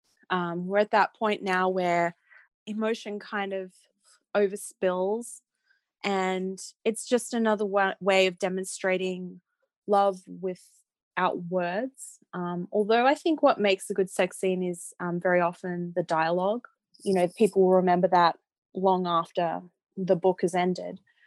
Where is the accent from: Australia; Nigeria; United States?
Australia; I do live in the future technically, because I am Australian, obviously.